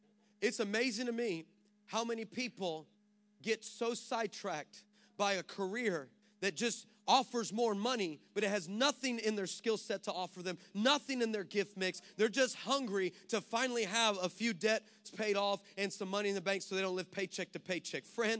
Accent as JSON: {"language": "English", "region": "Texas", "country": "United States", "said": "I'm from Texas, trust me, I can say that."}